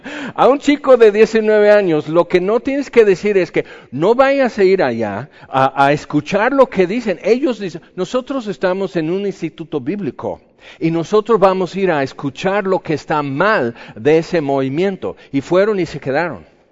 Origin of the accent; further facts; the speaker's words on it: Puebla, Mexico; accent: southeastern Puebla; nadie me entendía, mi acento muy sureste de Puebla